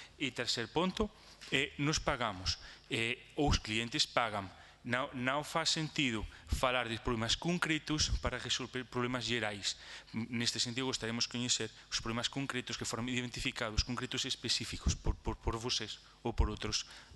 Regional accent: Spain; Portuguese is a second language; Desculpe pelo meu português, porque sou espanhol, mas eu tenho aqui uma sensação um pouco...

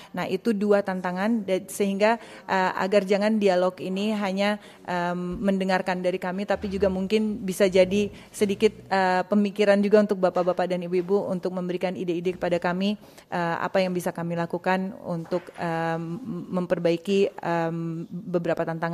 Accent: West Sumatra, Indonesia; Portuguese is a second language; eu venho de Sumatra, da parte ocidental da ilha de Sumatra.

